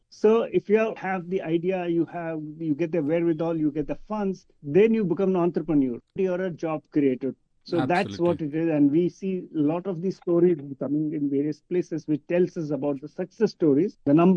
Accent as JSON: {"language": "English", "country": "India", "second_language": "English", "said": "And India has, even from ancient times, we are known from the Gurukul kind of system of study"}